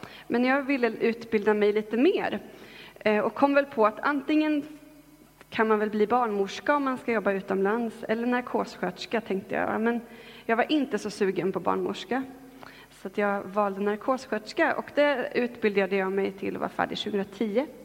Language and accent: Swedish; Linköping, Östergötland, Sweden; Jag kommer från Linköping. Jag har växt upp i en kristen familj.